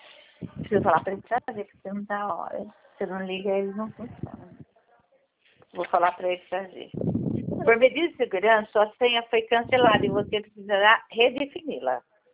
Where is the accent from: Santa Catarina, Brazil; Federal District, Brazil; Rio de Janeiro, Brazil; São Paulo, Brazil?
São Paulo, Brazil; Americana; sou de Americana.